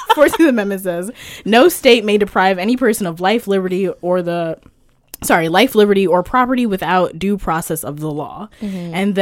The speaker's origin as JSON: {"language": "English", "town": "New York City", "region": "New York", "country": "United States", "said": "I'm from New York."}